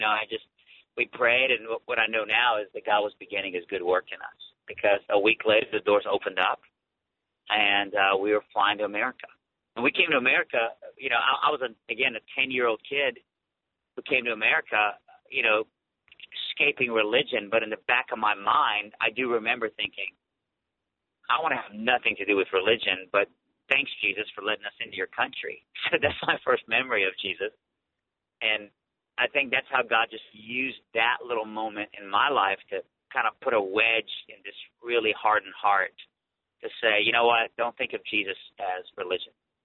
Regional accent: Iran; moved away; I came here, fish out of water, completely didn't blend in. Plus, I was from the wrong place. I was from Iran.

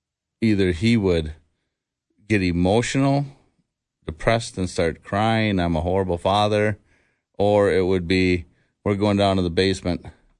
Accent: White Bear Lake, Minnesota, United States; I grew up in White Bear Lake, Minnesota, and lack of a better term, pretty dysfunctional family.

